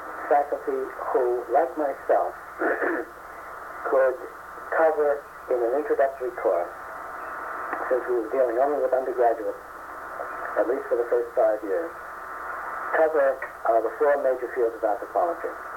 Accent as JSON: {"language": "English", "region": "New York", "country": "United States", "tie": "born or raised there", "said": "I was raised on Long Island."}